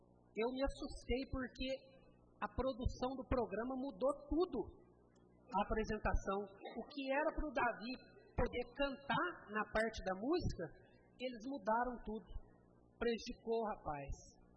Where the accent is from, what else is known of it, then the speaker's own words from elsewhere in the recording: Brazil; eu estou falando brasileiro, eu sou brasileiro, nós somos relaxados mesmo.